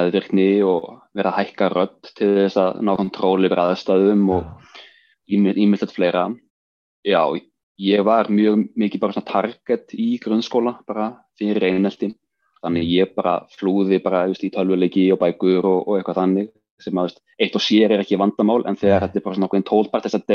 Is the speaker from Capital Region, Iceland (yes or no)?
yes; Hafnarfjörður, Capital Region, Iceland; ég alveg upp í Hafnarfjörði og ég bara flúði í Hafnarfjörðinu rauninni. Fór bara í skóla í Reykjavík.